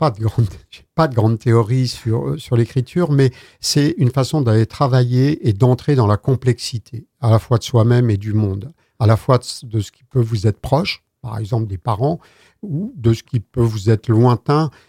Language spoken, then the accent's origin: French; Lorient, Brittany, France; Moi, je suis de Lorient, hein, d'origine.